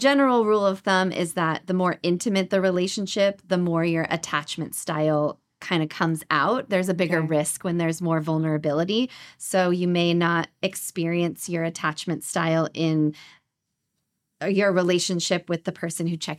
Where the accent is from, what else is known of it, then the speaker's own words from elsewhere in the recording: Los Angeles, California, United States; also born or lived in New Jersey; So I was born and raised in Los Angeles. I lived in New Jersey for 10 years and went to school, and then I recently came back.